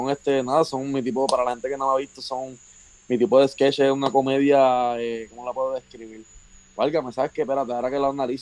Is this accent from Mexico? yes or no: no; Puerto Rico; O sea, como somos los otros puertorriqueños.